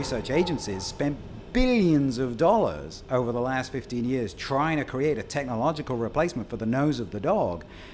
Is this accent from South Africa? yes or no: no; United Kingdom; I grew up in Britain, and when I was a child, there was a series of terrorist attacks on Britain